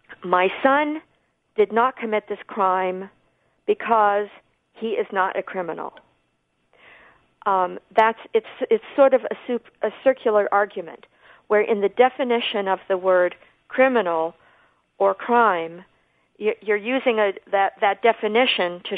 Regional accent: Iowa, United States; now in Connecticut, United States; I come from Iowa, I think I may have told you.

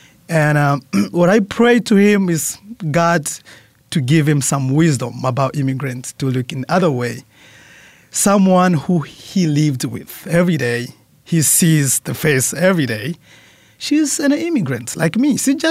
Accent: Tanzania; English is a second language; also born or lived in Congo; now in United States; I was born in Congo. I did not grow up there. I moved in Tanzania for 15 years in a refugee camp.

